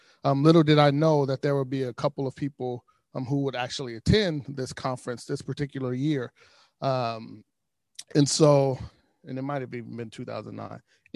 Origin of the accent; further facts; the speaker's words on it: Los Angeles, California, United States; the church I grew up in South Central Los Angeles my entire life.